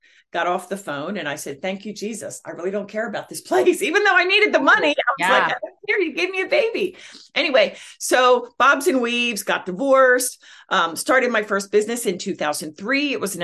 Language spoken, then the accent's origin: English; Philadelphia, Pennsylvania, United States; I'm from Philly. I'm a Philly girl.